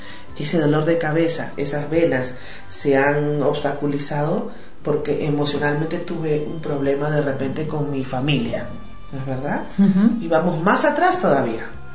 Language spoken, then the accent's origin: Spanish; Lima, Peru; Yo soy peruana, vivo en Lima, soy una terapeuta holística.